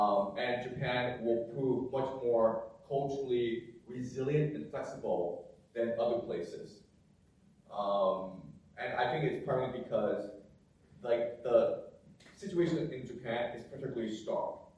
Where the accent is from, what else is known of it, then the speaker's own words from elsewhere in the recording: China; I'm from China, I live in China, okay?